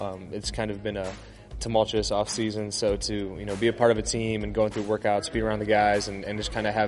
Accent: Midwest, United States; I'm from the Midwest, so get back up in the Midwest and play football.

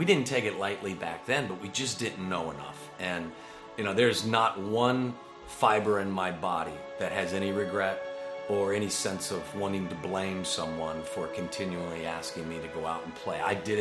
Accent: Cincinnati, Ohio, United States; when I was a young kid growing up in Cincinnati, but never really anticipated that I would be able to realize that dream.

